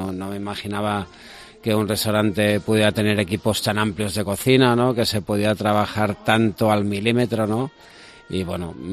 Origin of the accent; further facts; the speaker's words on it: Vila-seca, Catalonia, Spain; Yo soy de Vilaseca, un pueblecito al lado de Tarragona